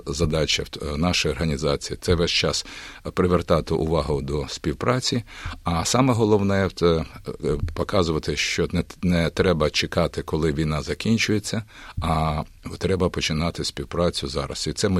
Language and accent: Ukrainian; Donetsk Oblast, Ukraine; born there; сам народився на Сході, на Донеччині. І зараз, як для нікого, мені дуже прикро бачити те, що моє рідне місто в окупації